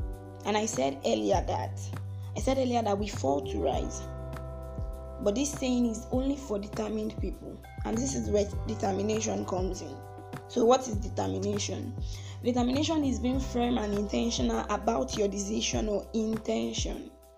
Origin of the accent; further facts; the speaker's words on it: Oyo, Nigeria; English is a second language; Good day, everyone. … from Oyo State.